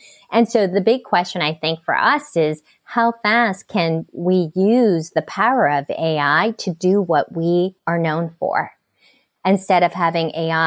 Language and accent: English; Canada; And I'm from Canada too, so it also pays homage to where I came from.